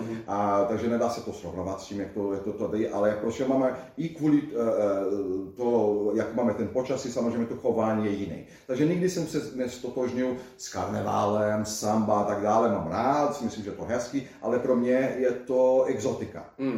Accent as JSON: {"language": "Czech", "country": "Brazil", "also_born_or_lived": "New York, United States / Florida, United States", "second_language": "Czech", "moved": "as an adult", "lives_now": "Czech Republic", "said": "odjel jsem z Brazílie, když bylo mě 19, je mi 55 skoro. Takže drtivá většina svého života jsem stravil někde jinde. První 7 let to bylo v Americe, v New Yorku a na Floridě. A pak v roce už 97 jsem přijel do Česka."}